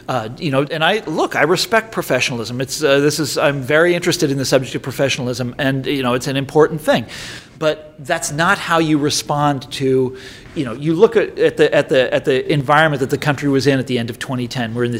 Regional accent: Kansas City, Missouri, United States; This I mean, I'm from Kansas City, as you know.

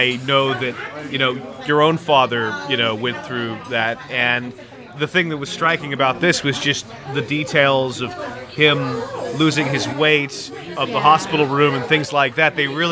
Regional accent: California, United States; Because I certainly never saw anybody growing up in California.

